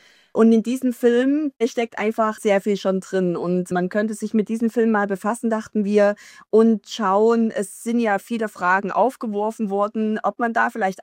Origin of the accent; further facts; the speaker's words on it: eastern Germany, Germany; born there; weil ich bin ja selber im Osten geboren